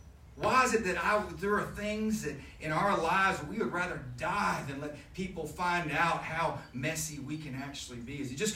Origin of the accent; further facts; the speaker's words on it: Jacksonville, Florida, United States; I'm obviously a priest, and I'm from Jacksonville, Florida.